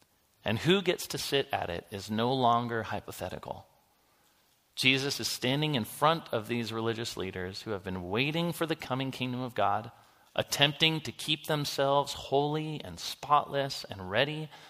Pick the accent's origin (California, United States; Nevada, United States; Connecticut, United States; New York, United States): California, United States; I am not from Jerusalem. I'm from California.